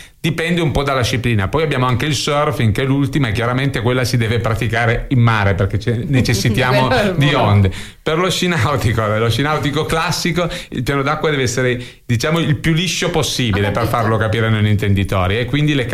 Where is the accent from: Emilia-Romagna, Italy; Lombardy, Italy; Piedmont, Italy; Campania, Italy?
Piedmont, Italy; Turin; Allora, io sono di Torino.